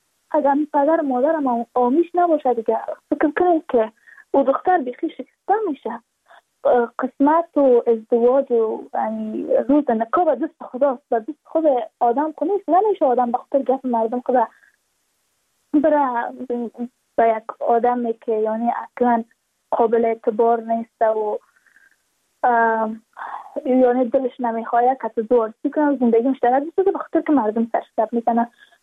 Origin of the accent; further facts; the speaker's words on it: Badakhshan, Afghanistan; ما از بدخشان هستیم